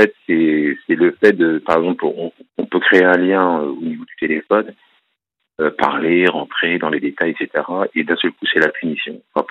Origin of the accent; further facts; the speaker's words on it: Paris, Île-de-France, France; Je suis parisien, j'habitais à Paris